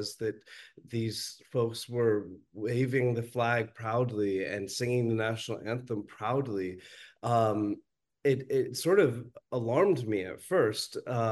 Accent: Colorado, United States; also born or lived in New York; I was living in New York when I first discovered this subculture. I'm from Colorado originally and love Western culture and feel very tied to it, but also sort of felt pushed away by it.

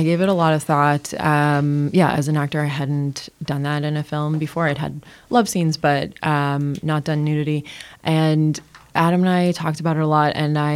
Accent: Toronto, Ontario, Canada; Yeah, and I mean, I grew up in Parkdale

